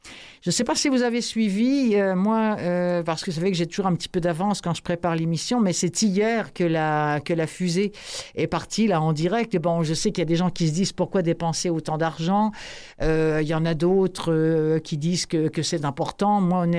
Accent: Normandy, France; Moi, je sais que chez nous, en Normandie, il y a encore des trous dans les forêts

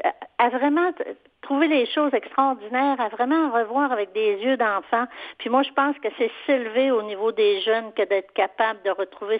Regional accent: Jonquière, Quebec, Canada; Mais moi, je suis native de Jonquière, qui est au Saguenay.

